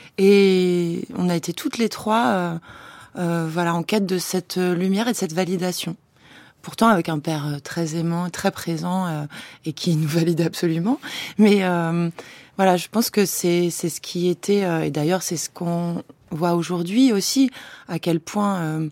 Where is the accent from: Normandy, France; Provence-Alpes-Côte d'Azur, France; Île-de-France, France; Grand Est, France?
Grand Est, France; Troyes; parce que c'était à Troyes, dans ma ville natale, cette histoire